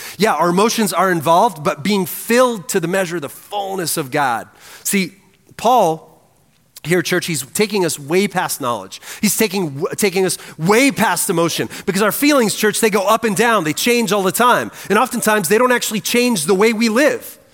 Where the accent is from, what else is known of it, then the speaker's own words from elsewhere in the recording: Turlock, California, United States; Church, growing up in Turlock, about 5 hours north of here, Turlock, California